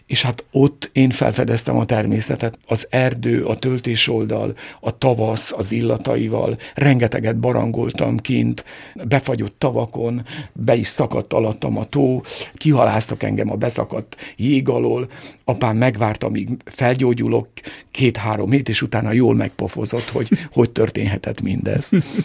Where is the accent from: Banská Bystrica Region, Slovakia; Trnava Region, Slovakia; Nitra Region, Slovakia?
Nitra Region, Slovakia; Kolárovo; Iskola gondnok volt, tehát Gúta legnagyobb iskolájában nőttem fel a földszinten.